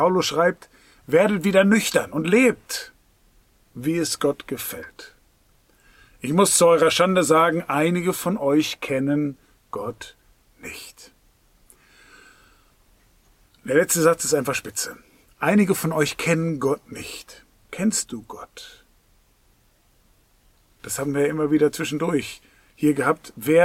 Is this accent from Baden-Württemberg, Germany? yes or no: no; Soest, North Rhine-Westphalia, Germany; ich kenne das bei uns, aus Soos, wo ich aufgewachsen bin